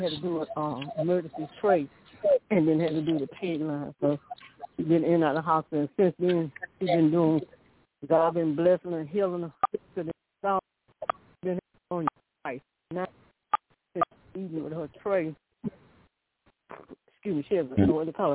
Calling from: Alabama, United States; from Alabama.

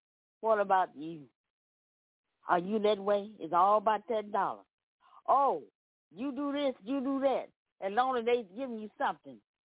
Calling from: Memphis, Tennessee, United States; Yeah, I'm coming from Memphis, Tennessee, where all the shooting going on.

